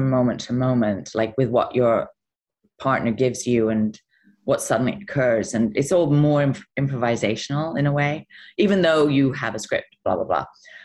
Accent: England, United Kingdom; And I remember saying, well, I'm English.

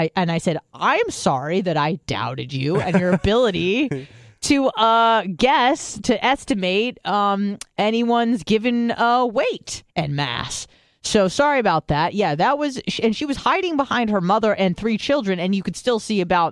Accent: San Diego, California, United States; Again, I grew up in San Diego.

